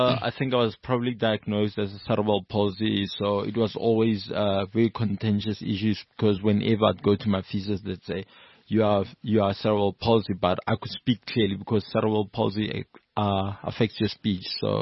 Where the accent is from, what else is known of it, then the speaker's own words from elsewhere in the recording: Rustenburg, North West, South Africa; also born or lived in Soweto; No, I was born in Soweto, then, we're from Rustenburg, so I grew up in Rustenburg. But, pretty much grew up in boarding school